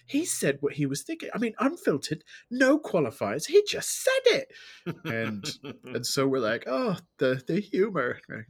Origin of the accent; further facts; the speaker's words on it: United Kingdom; growing up in Britain